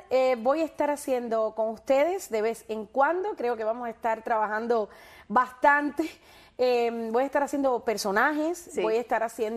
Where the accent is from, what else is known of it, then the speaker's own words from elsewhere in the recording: Cuba; como todos los cubanos que estamos fuera de Cuba